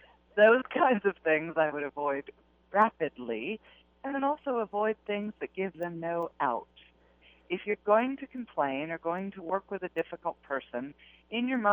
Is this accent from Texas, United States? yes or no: yes; Texas, United States; I am. I am originally from Texas.